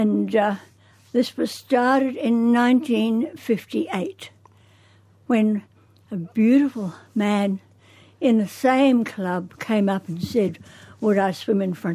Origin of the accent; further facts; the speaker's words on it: New Zealand; Well, when I was 3 and a half, we went to New Zealand. My father was to build a battery factory for Exide, and war broke out and we couldn't come back. So I was there, I was educated in New Zealand.